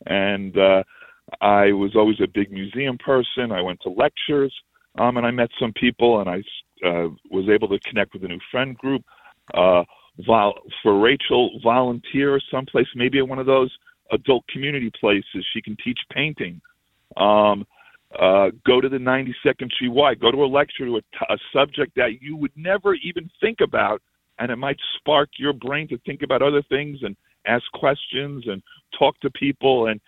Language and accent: English; New York, United States; now in Morganville, United States; I grew up in New York, but I live in New Jersey.